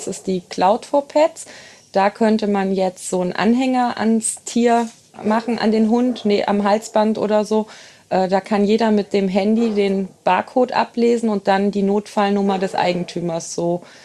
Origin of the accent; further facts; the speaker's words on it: Engers, Rhineland-Palatinate, Germany; now in Linkenbach, Germany; ich bin in Engers sozusagen geboren und aufgewachsen. Habe da eine sehr schöne Jugend gehabt, war dann weg zum Studieren und zur Ausbildung. Und als ich zurückkam, habe ich noch ein paar Jahre auf dem Block gewohnt.